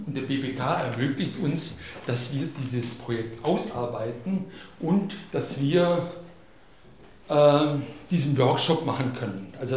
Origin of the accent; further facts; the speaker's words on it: Hungary; Und ich bin Ungar und die Ungarn sind Weltmeister im Jammern.